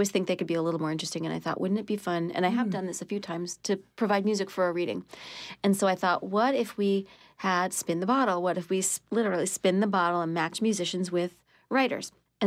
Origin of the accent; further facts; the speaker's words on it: Pelham, New York, United States; Pelham, New York.